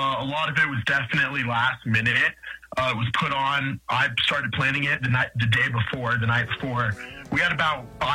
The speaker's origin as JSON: {"language": "English", "town": "Conrad", "region": "Montana", "country": "United States", "tie": "born or raised there", "lives_now": "Missoula, United States", "said": "Yep, I was born here in Missoula. I moved to Conrad when I was a kid, spent most of my life there, and then came back to Missoula to start my college career"}